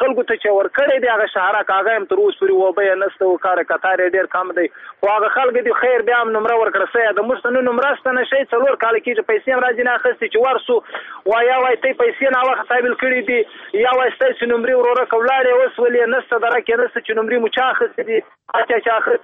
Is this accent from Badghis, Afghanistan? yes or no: yes; Muqur, Badghis, Afghanistan; زه خپله د بادغیس ولایت د مقر د ولسوالۍ یم.